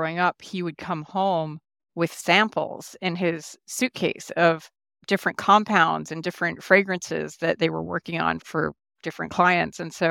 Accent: Bernardsville, New Jersey, United States; So I grew up in Bernardsville, New Jersey. I was one of three girls, and my father was a chemist and became a perfumer.

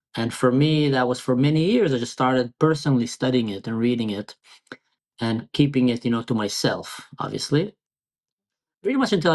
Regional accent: Israel; So just like you said, I'm a Druze, born and raised in Israel. My family is very Israeli, very Zionist, very patriotic.

